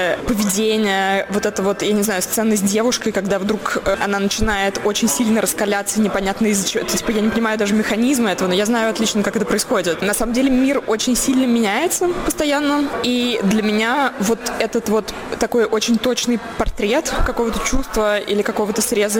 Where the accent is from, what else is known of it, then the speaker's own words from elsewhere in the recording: Moscow, Russia; Вот я росла в Москве в 90-е годы, заканчивала школу.